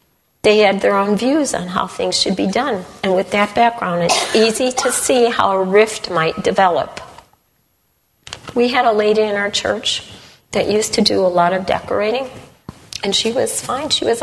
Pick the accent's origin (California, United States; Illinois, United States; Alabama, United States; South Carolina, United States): Illinois, United States; Chicago; moved away; We grew up in Chicago, and Chicago, everything is, I don't know if I'd call it snarky, but it's sarcasm. Lots and lots of sarcasm. And we went and God put us in a very rural area in Pennsylvania.